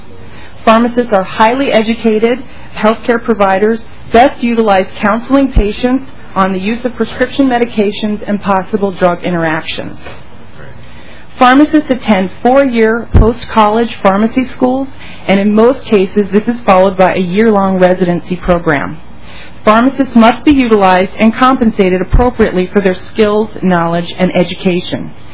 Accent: Minnesota, United States; I am a Minnesotan. My home and office are both in Minneapolis.

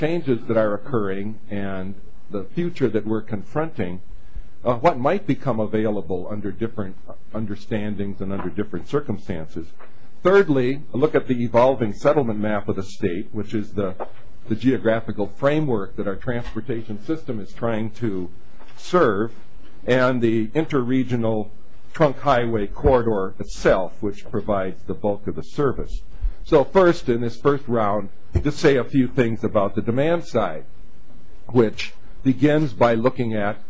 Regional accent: Minneapolis, Minnesota, United States; I'm a native of these parts. I grew up in South Minneapolis around 54th and Lindale, and my parents are natives.

